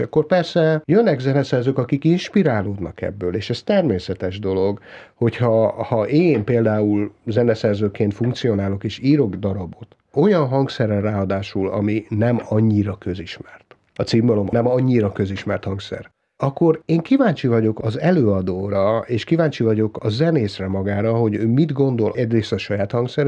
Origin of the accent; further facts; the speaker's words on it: Törökszentmiklós, Jász-Nagykun-Szolnok, Hungary; born there; de édesapámék mesélték, hogy amikor megszülettem, én Törökszent Miklóson születtem, és amikor vittek haza, és taxit hívtak